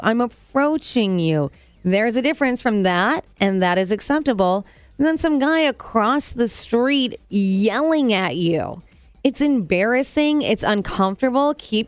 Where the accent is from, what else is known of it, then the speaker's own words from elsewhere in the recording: Illinois, United States; I am originally from Illinois.